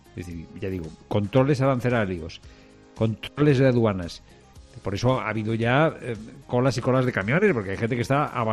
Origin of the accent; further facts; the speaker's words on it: Spain; somos los europeos y somos los españoles